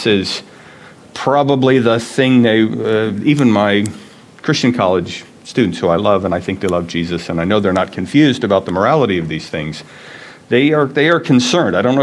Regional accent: United States; I'm an American, one of my secondary identities. I'm really happy about it.

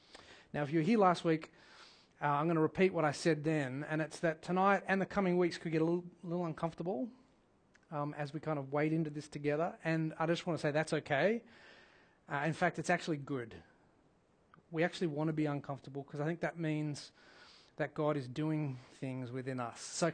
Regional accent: Australia; moved away as an adult; I am an Aussie living in a foreign land

